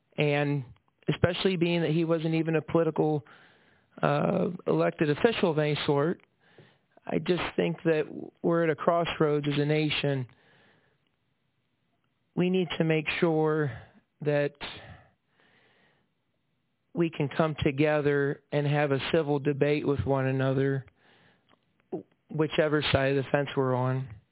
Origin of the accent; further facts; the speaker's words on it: United States; born there; I was born right here, well, not here, but I was born in Seneca County, and there's something that drew me back here